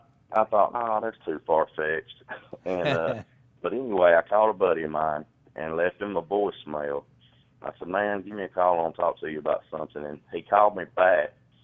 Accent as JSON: {"language": "English", "region": "Georgia", "country": "United States", "said": "Yeah, I'm actually from Georgia."}